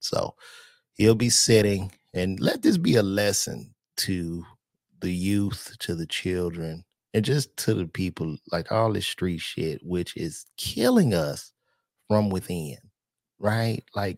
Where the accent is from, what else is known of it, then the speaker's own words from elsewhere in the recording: Chicago, Illinois, United States; I grew up in Chicago on the South Side.